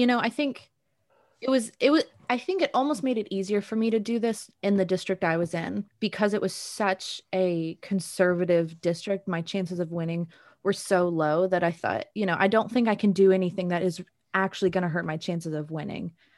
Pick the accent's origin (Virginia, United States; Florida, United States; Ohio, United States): Ohio, United States; Zanesville; what it felt like growing up in Zanesville, confused about, you know, my queerness